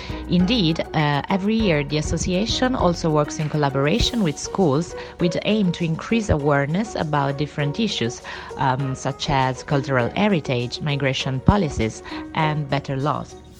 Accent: Orvieto, Umbria, Italy; English is a second language; I'm from Orvieto, a town in the center of Italy, and I'm a law graduate specializing in international law.

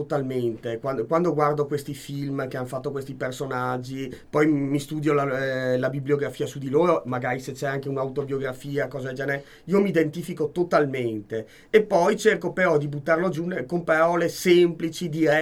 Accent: Mestre, Veneto, Italy; io sono veneziano di terraferma, perché sono originario di Mestre.

